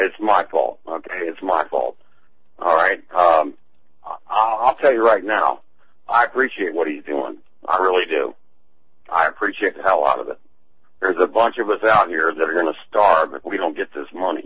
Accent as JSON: {"language": "English", "country": "United States", "said": "I'm an American veteran, 51 years old, who went to construction because I figured they couldn't send the buildings out of the country"}